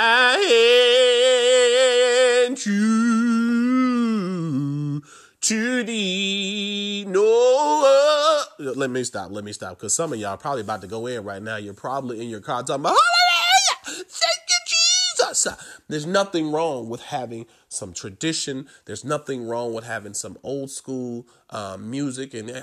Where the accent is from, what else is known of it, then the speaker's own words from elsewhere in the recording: Chicago, Illinois, United States; And I'm from Chicago, the home of the church choir. I am from the place where we have amazing people like … and, you know, the such.